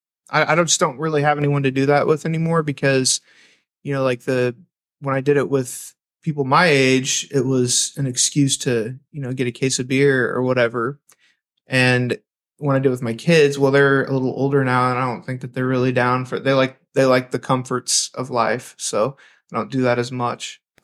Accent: Indiana, United States; also born or lived in Memphis; Well, I was born and raised in Indiana, never lived anywhere else except for, I think I lived in Memphis when I was little.

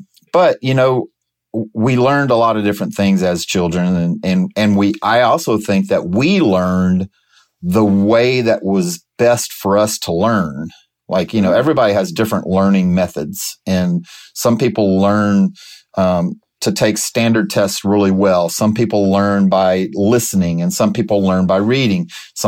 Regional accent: DeVille, Louisiana, United States; also born or lived in Texas City, United States; I was born further south in Texas City in Texas, but I was pretty much raised in the swamps of Louisiana. My dad moved us to DeVille, Louisiana back in 1972.

